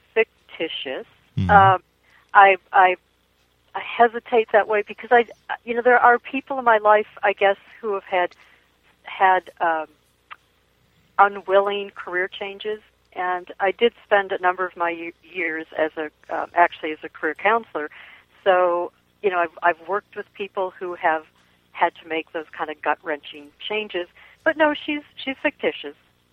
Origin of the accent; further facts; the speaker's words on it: Minnesota, United States; Well, I'm from Minnesota, and I think in some ways we are one of the poster states for political correctness.